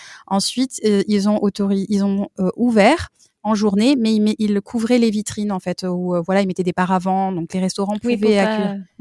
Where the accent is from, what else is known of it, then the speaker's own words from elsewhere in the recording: France; On vient de France, on a grandi en France. Donc, nous, on jeûnait en France. Et c'était pas un pays musulman.